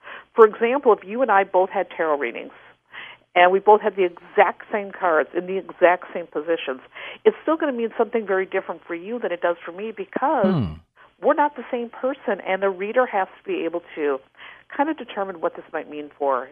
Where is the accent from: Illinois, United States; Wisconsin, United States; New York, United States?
Wisconsin, United States; I grew up in Wisconsin.